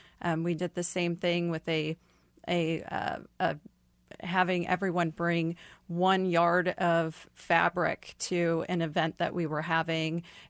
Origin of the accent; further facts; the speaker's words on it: Kansas City, Missouri, United States; also born or lived in New York; My story is one of I grew up here in Kansas City, but I wanted to go to New York and I wanted to experience Fashion Week there.